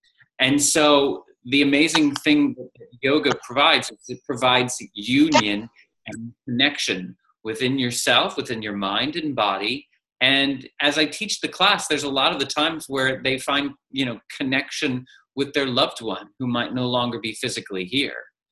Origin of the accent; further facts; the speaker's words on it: Texas, United States; So I'm originally from Texas, and so yoga is not big in Texas.